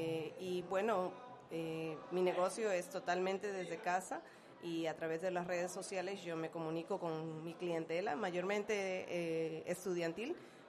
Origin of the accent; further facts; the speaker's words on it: Peru; Si yo pudiera tener un letrero que dice aquí soy peruana, lo llevaría.